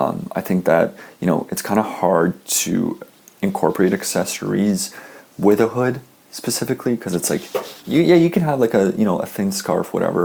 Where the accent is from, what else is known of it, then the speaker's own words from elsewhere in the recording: Canada; I'm Canadian